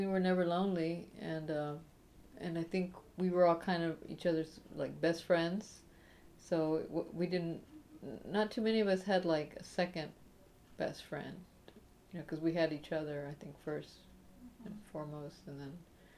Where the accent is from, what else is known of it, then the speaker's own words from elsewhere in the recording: Crow, Texas, United States; also born or lived in Mercedes, Texas; Okay, I was born in Mercedes, Texas. I was just born there, but I grew up in Crow, Texas.